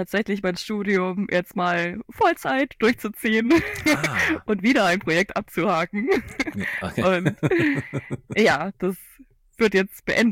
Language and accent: German; Cologne, North Rhine-Westphalia, Germany; ich komme aus Köln.